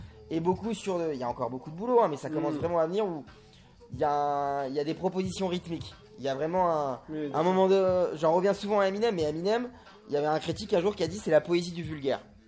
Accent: Le Mesnil-le-Roi, Île-de-France, France; que je viens du Ménil-le-Roi.

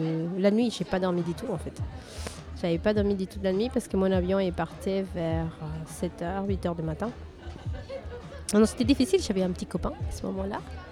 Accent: Peru; moved away; c'est comme si que je repense toujours au jour que je suis partie du Pérou, en fait. Je me suis déracinée de là-bas pour m'installer ici.

